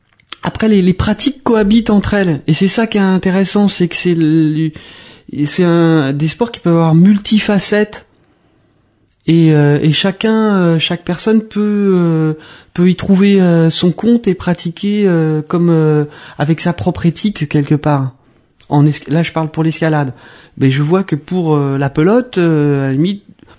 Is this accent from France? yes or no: yes; Provence-Alpes-Côte d'Azur, France; Moi, je viens de la Provence.